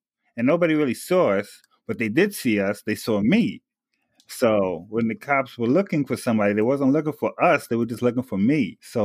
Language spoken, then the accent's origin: English; Queens, New York, United States; when I grew up in Jamaica, Queens, in like the late 90s, it was all black people around me.